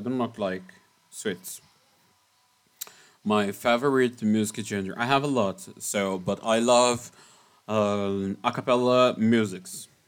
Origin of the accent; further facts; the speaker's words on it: São Paulo, Brazil; English is a second language; Also, I'm from Brazil, São Paulo, Brazil.